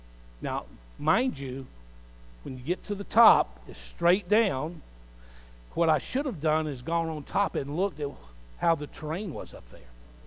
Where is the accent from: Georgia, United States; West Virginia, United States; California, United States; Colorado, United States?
Georgia, United States; I grew up in Middle Georgia.